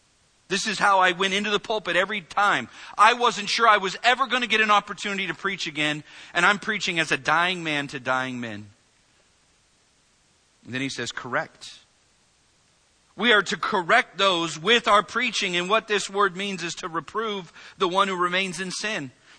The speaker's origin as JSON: {"language": "English", "town": "Vallejo", "region": "California", "country": "United States", "tie": "born or raised there", "said": "Steve Fernandez, my pastor growing up in Vallejo"}